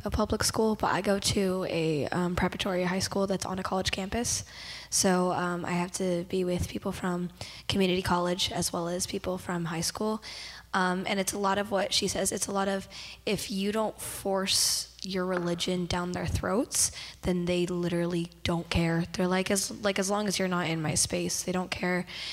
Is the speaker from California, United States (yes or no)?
yes; Visalia, California, United States; I'm also from Visalia, California.